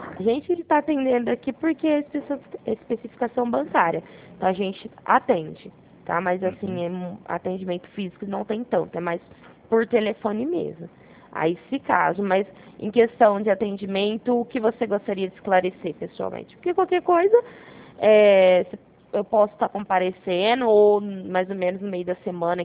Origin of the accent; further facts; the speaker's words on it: Barrinha, São Paulo, Brazil; Eu não trabalho em Barrinha. Eu sou de Barrinha, só que eu trabalho aqui em Ribeirão Preto.